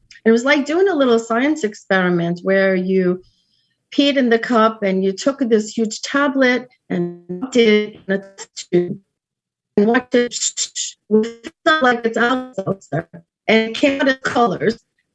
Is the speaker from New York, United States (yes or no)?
yes; Queens, New York, United States; And I grew up in Queens.